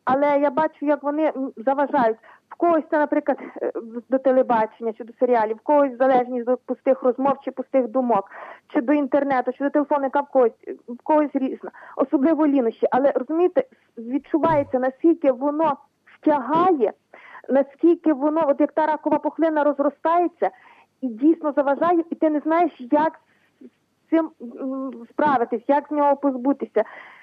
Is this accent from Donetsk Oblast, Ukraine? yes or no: no; Chortkiv, Ternopil Oblast, Ukraine; Я з Тернопільщини, Щорткова